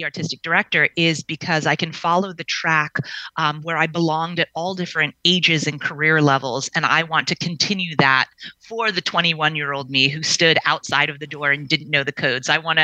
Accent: St. Croix, U.S. Virgin Islands; born there; I was born in St. Croix in the Virgin Islands.

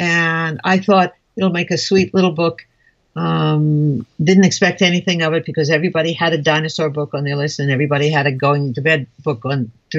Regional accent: New York, United States; moved away; I'm a New Yorker born and bred, but I haven't lived in New York in like 55 years. But I am a New Yorker.

